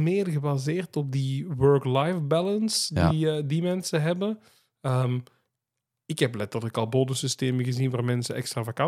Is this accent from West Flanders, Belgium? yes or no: no; Antwerp, Belgium; Ja, we zijn uiteindelijk van Antwerpen.